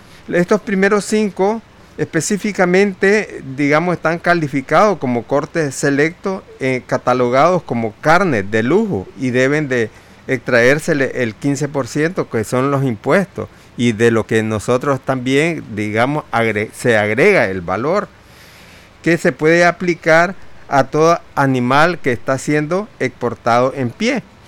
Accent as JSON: {"language": "Spanish", "country": "Nicaragua", "said": "para nosotros como nicaragüenses"}